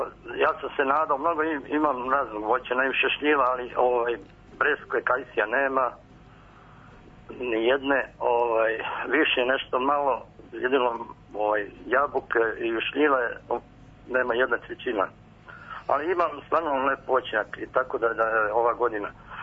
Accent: Vojvodina, Serbia; born there; sam se vratio u rodnu kuću, ovde sam obnovio u Banatu. Ja sam rođen u kući na Kori Nemačkoj, to je stara kuća, 100 godina.

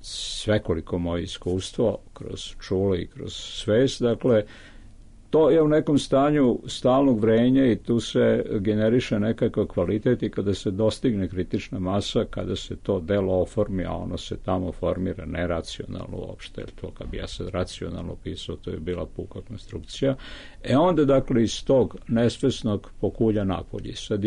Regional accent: Serbia; moj maternji jezik srpski. Ja sam samo netipičan srpski pisac, ali ja sam duboko, duboko srpski pisac

